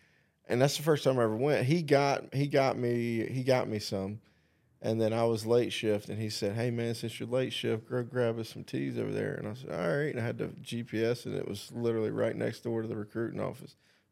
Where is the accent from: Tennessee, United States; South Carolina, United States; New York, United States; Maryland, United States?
South Carolina, United States; Clover; we'd shoot up in Gastonia because I'm from Clover and Lake Wylie, which is right there under there.